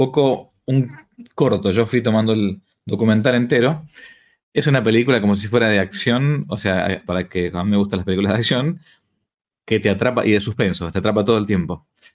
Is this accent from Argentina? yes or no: yes; Argentina; incluso acá en Argentina, en mi país